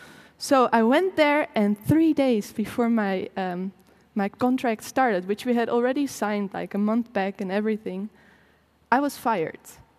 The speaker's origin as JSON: {"language": "English", "country": "Netherlands", "said": "I'm from the Netherlands. Everybody speaks German to me here."}